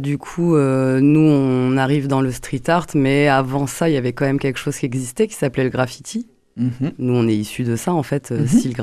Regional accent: Normandy, France; Comme je viens de Normandie et que j'étais à la campagne, il n'y avait pas grand chose à faire

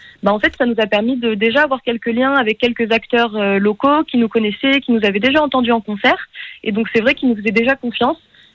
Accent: Occitanie, France; now in Germany; moi je suis originaire des Vallées des Gaves. Donc ma famille maternelle est originaire du Val d'Azun et du Pays Teuil.

